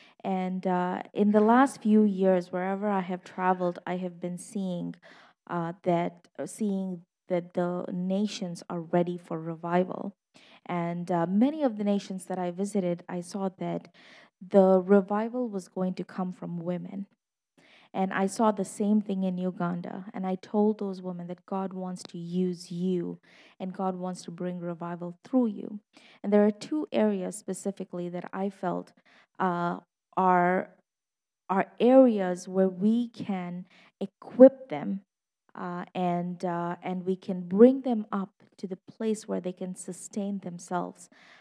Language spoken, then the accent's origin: English; India; now in Lake Orion, United States; I am I'm Indian like Sue, but not the same kind of Indian. I am Asian Indian. I'm from the country of India.